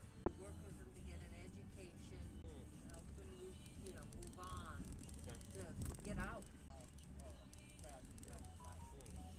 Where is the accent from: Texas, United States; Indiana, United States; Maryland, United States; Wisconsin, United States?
Wisconsin, United States; Madison; moved away as an adult; also born or lived in California; Yeah, I grew up in Madison.